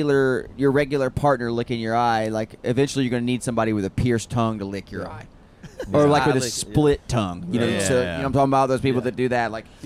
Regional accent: Florida, United States; I had never been, and I'm from Florida.

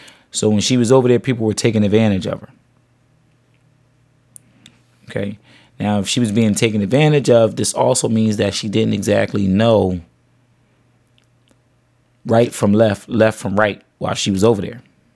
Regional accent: United States; She might be trying to imply that it's, oh, because I'm an American, they were trying to take advantage of me.

